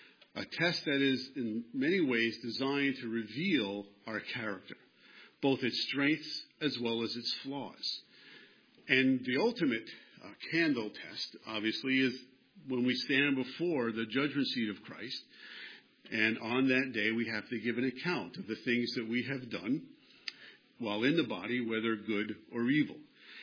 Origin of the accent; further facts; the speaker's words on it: New York, United States; And I grew up on Long Island, New York.